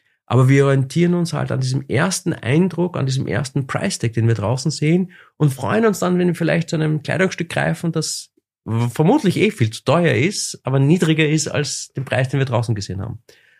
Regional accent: Austria; Also nicht so wie bei uns in Österreich, die an die Jahreszahl gekoppelt ist.

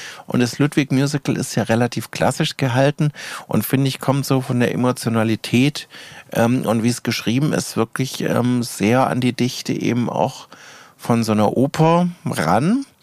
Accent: Stuttgart, Baden-Württemberg, Germany; now in Füssen, Germany; wobei tatsächlich habe ich immer noch meinen Erstwohnsitz in Stuttgart. Ich komme ja gebürtig aus Stuttgart, aber ich habe mit meiner Lebenspartnerin auch dauerhaft natürlich jetzt eine Wohnung bezogen in Füssen, schon seit 10 Jahren.

